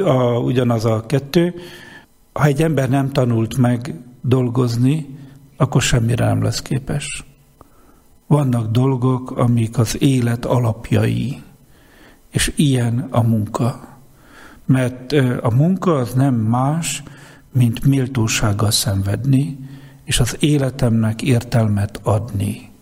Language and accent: Hungarian; Geszteréd, Szabolcs-Szatmár-Bereg, Hungary; a család, az otthon nekem, a szülőfalum, Geszteréd, az én családom, a szüleim